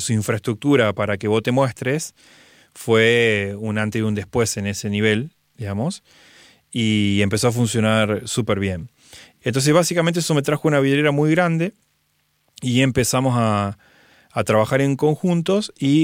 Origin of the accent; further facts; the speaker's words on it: Villa Carlos Paz, Córdoba, Argentina; Él es de la ciudad donde yo soy, que somos los dos de Villa Carlos Paz.